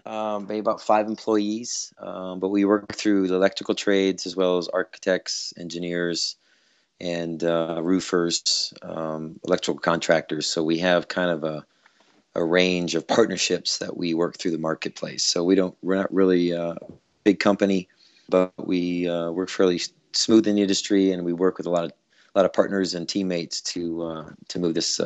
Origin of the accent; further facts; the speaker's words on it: Iowa, United States; I'm from Iowa and I've had a presence here for a long time.